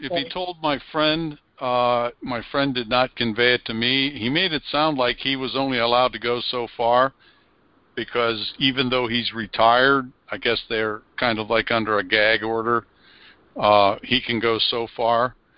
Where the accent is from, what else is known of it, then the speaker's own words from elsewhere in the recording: United States; I told him that as an American myself, I said I would support it